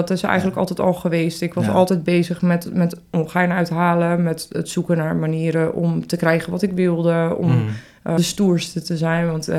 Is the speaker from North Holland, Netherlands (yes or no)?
yes; Haarlem, North Holland, Netherlands; ik ben niet echt opgegroeid in Haarlem. Ik kom er wel vandaan.